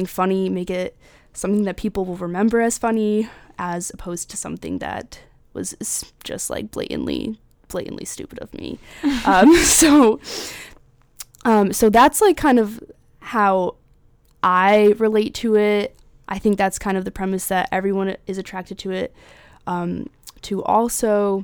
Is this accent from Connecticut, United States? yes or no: yes; Connecticut, United States; I'm from Connecticut originally.